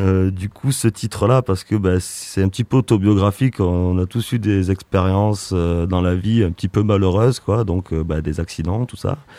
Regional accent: Étoile-sur-Rhône, Auvergne-Rhône-Alpes, France; Après moi je suis d'Étoile

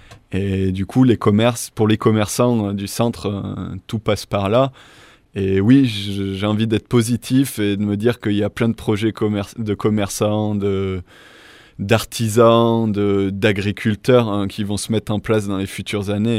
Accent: Firminy, Auvergne-Rhône-Alpes, France; Alors, je viens de la Loire. Du coup, je viens de la région de Saint-Étienne, à côté de Saint-Étienne, une ville qui s'appelle Firminy.

